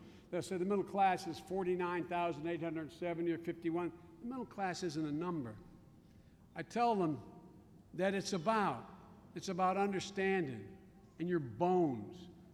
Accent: Scranton, Pennsylvania, United States; the one I grew up here in Scranton, have dreams just as big, just as expansive, and just as accomplishable as any place in the world. As I said, Mr. President, I grew up not many blocks from here where we are today

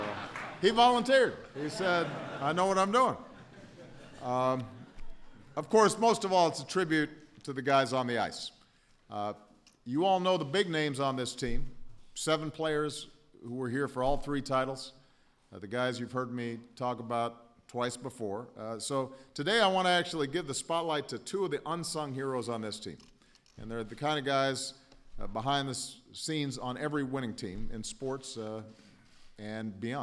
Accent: Chicago, Illinois, United States; I get to say give it up for the Stanley Cup champs, my hometown Chicago Blackhawks.

